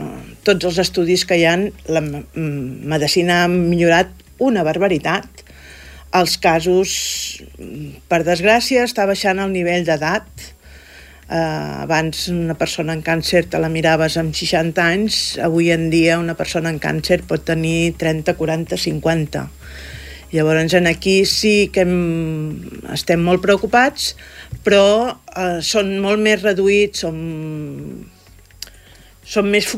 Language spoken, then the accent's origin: Catalan; Palafrugell, Catalonia, Spain; Jo abans vivia a Girona, soc de Palafrugell, però vivia a Girona